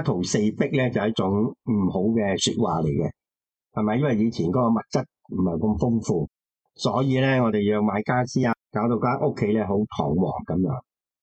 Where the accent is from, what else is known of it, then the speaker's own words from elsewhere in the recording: Hong Kong; 我香港心态同日本人心态已经有唔同咗啦。